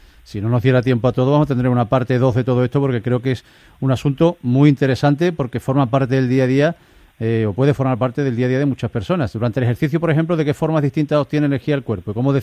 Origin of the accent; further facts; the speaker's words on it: Mairena del Aljarafe, Andalusia, Spain; y como es mi pueblo, lo digo también, con el premio el pasado mes de octubre del Ayuntamiento de Mairena del Aljarafe al pequeño comercio